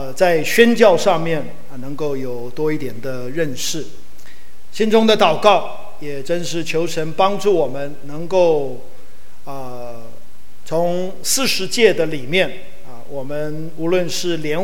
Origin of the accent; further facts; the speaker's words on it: Taiwan; 提到我的中文其实不单单是因为我在台湾出生长大的